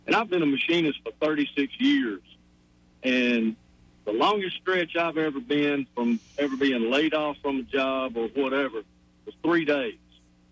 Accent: Alabama, United States; Born and raised in the River Region area all my life. Worked here, married here, raised a family.

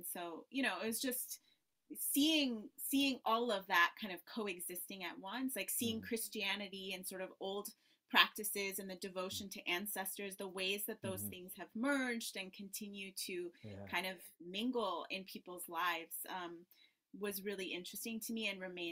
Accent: Tanzania; born there; I was born in Tanzania, which is a country that neither of my parents had deep connections to, but I was born there because my father was stationed to work there at the time.

